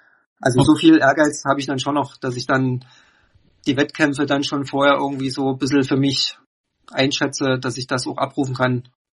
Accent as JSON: {"language": "German", "town": "Oberlichtenau", "region": "Saxony", "country": "Germany", "tie": "born or raised there", "said": "Wir haben bei uns in meiner Heimat in Oberlichtenau ja immer diesen traditionellen Sommerlauf"}